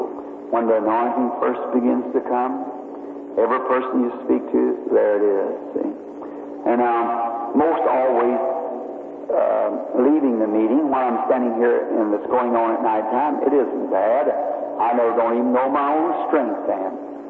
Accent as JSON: {"language": "English", "country": "United States", "said": "I say that with respect as an American."}